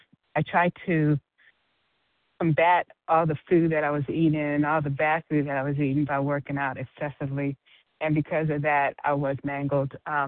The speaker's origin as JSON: {"language": "English", "region": "Georgia", "country": "United States", "said": "Good morning, family. … I am from Georgia."}